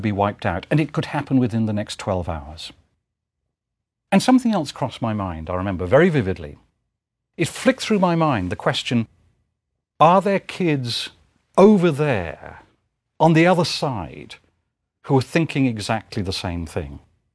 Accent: England, United Kingdom; growing up in England, I thought, this is a completely different world from the one I live in.

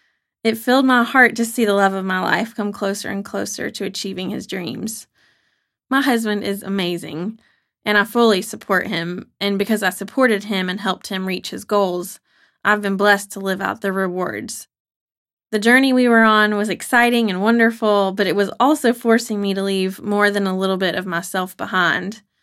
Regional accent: Southern United States, United States; We grew up in the South where everyone we know says his middle name as if it's a part of his first name.

